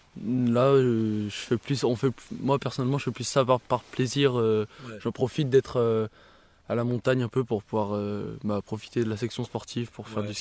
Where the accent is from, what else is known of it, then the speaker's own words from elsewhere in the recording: Auvergne-Rhône-Alpes, France; Donc, on vient du plateau de Retort dans l'Ain.